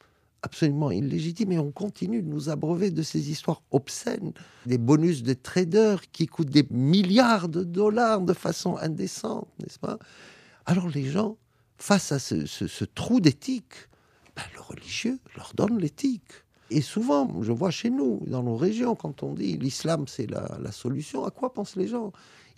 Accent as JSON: {"language": "French", "country": "Lebanon", "said": "Chez moi, au Liban, je dis, nos dirigeants, souvent, c'est des touristes dans leur propre pays."}